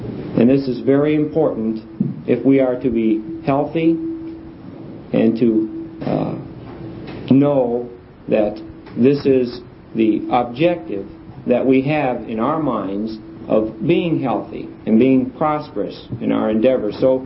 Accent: Portage, Indiana, United States; We come from Portage, Indiana, and our brethren gather together from all different areas of Northwest Indiana

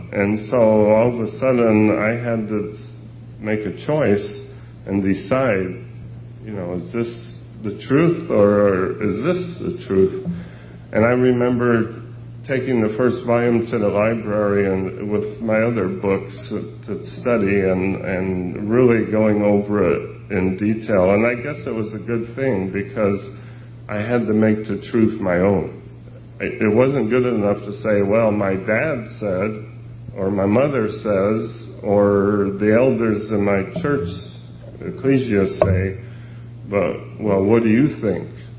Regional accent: Chicago, Illinois, United States; born there; Joey Candle and some of the other brethren from Chicago knew me before I was born in Chicago, and have known me since I was, you know, an infant.

